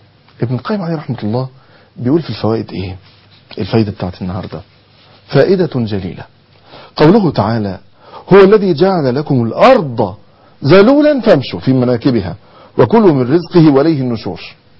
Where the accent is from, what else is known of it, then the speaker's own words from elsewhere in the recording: Egypt; عندنا في مصر